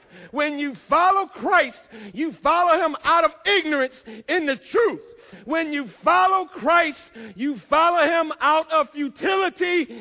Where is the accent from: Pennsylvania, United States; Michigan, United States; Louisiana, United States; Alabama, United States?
Michigan, United States; Now, again, I'm from Michigan. Okay? And whenever people ask me where I'm from and I say I'm from Michigan, the first thing they say, "Oh, you're from Detroit." Well, no, I'm not from Detroit.